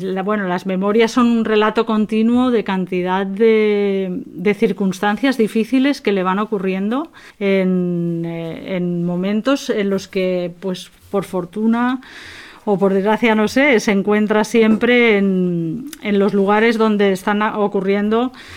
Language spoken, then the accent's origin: Spanish; Barcelona, Catalonia, Spain; Yo soy de Barcelona.